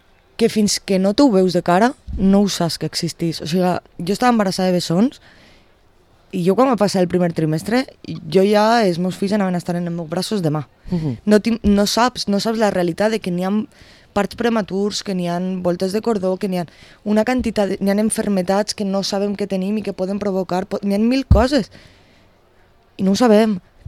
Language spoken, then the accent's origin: Catalan; Castellón de la Plana, Valencian Community, Spain; la gent que venim de Castelló quan cridem, tots parlem meravelles de com ens han tractat